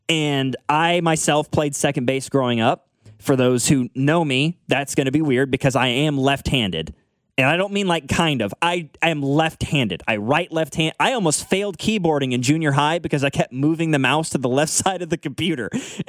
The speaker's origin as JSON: {"language": "English", "town": "Lawson", "country": "United States", "tie": "born or raised there", "said": "I would stop by one of the two gas stations that we had in town growing up in Lawson"}